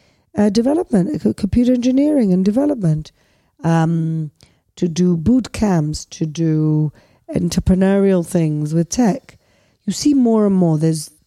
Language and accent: English; Gibraltar; I'm from Gibraltar.